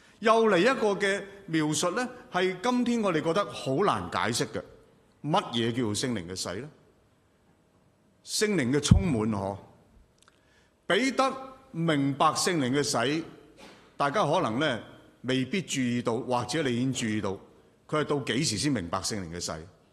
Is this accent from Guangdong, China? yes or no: yes; Guangdong, China; 我是广东人